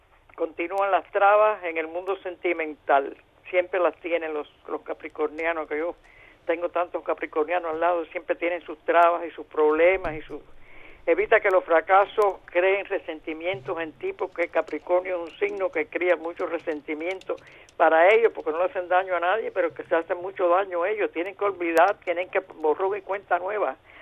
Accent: Camagüey, Cuba; estoy de Camagüey. Si tú quieres, soy camagüeyana.

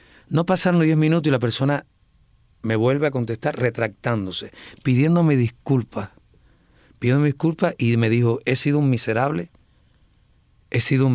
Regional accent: Placetas, Villa Clara, Cuba; Yo vengo de Placeta, yo no vengo de China. Entonces, a mí me gusta que la gente de Placeta me oiga también.

